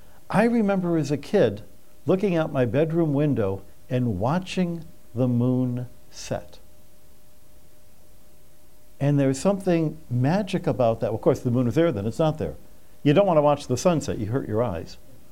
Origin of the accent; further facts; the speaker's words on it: Michigan, United States; I grew up in Michigan on the shores of Lake Huron